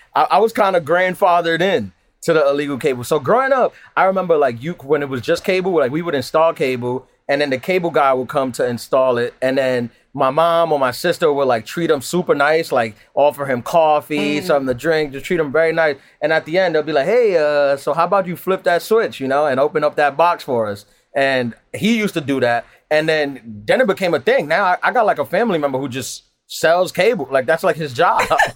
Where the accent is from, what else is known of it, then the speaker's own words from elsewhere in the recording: Queens, New York, United States; I'm from Queens, New York, where like I grew up, especially when I was in high school, there was a whole thing of scammers who were going on, who were running different type of scams.